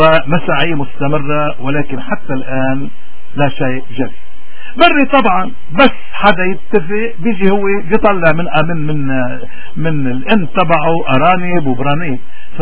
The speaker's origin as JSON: {"language": "Arabic", "country": "Lebanon", "said": "ولكن بالنهاية شو حصدنا كلبنانيين؟"}